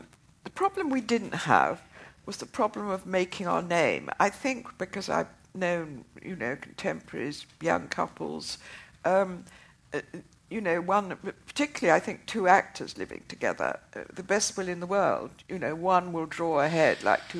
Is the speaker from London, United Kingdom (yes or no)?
no; Oxford, South East England, United Kingdom; I was brought up in Oxford, where my father was a don at the university.